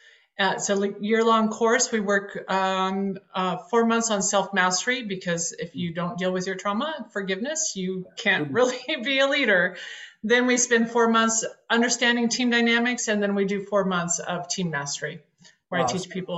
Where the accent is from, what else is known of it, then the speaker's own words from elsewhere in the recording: Denver, Colorado, United States; now in Italy; I'm in Italy now, but I was born and raised in Colorado, Denver.